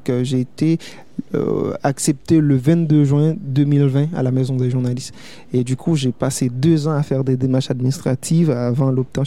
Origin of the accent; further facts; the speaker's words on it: Petit-Goâve, Ouest, Haiti; moved away; je devais retourner à Petit-Goave, ma ville natale